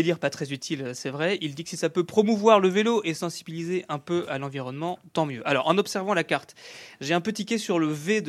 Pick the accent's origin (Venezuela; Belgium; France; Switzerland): France; Strasbourg, Grand Est; celui qui a tracé une cigogne chez moi à Strasbourg avec une des pattes qui passe dans ma rue